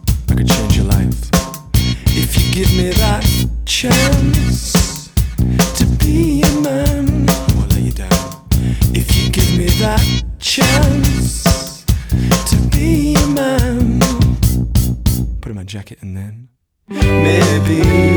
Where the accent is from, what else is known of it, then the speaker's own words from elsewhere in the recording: Billingham, North East England, United Kingdom; This when I was a kid, growing up in Billingham.